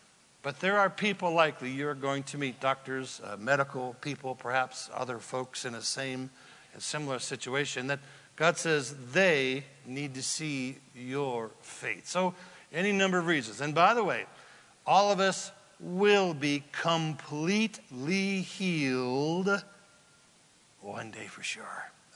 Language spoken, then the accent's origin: English; Redding, California, United States; also born or lived in Anderson; I grew up in Northern California, Redding and Anderson. Nobody knows where Anderson is.